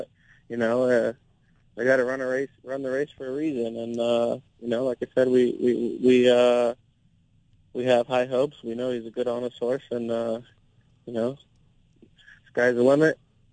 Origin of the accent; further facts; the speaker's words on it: Louisville, Kentucky, United States; You know, I'm not born in Louisville, but I'm from Louisville. I spent 10 years there.